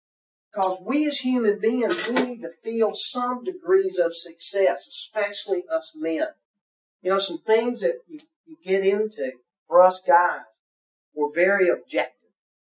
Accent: United States; If I hadn't been there, for me as an American, that's a hard thing to get your mind around

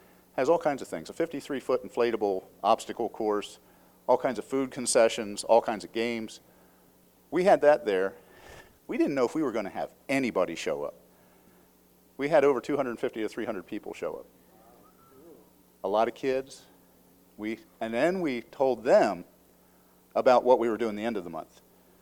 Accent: Pennsylvania, United States; We grew up in Pennsylvania. We know what Northeast winters are like.

